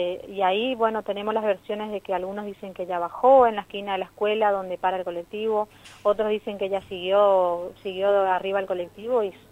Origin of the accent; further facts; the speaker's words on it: Garupá, Misiones, Argentina; yo soy acá de Garupá